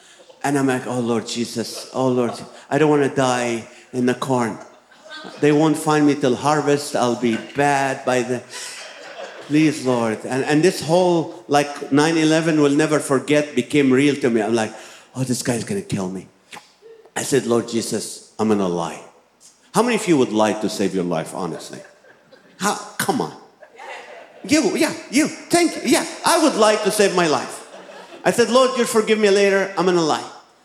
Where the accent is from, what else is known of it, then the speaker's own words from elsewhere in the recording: California, United States; I'm from California. You can get arrested for that.